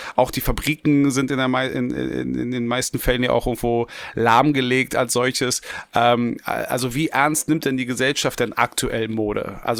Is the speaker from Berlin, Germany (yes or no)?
yes; Berlin, Germany; born there; also ich als gebürtiger Westberliner